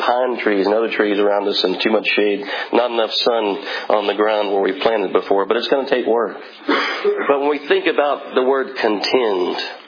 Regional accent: Texas, United States; See, I'm from Texas, so shellfish and things like that don't really kind of usually end up on my plate

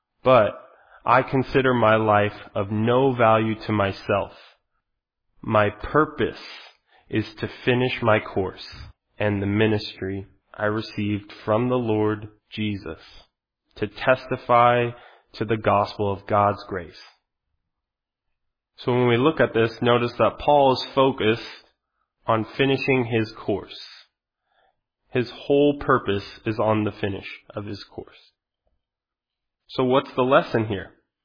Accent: Utah, United States; So before I begin, I want you all to know I'm from Utah. … I'm a pastor at a church in Utah.

